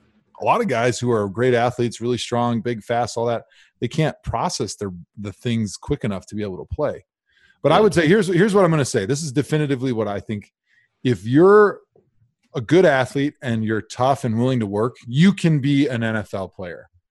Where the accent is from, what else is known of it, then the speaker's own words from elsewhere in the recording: Milwaukee, Wisconsin, United States; Oh, my hometown team. That'll be exciting.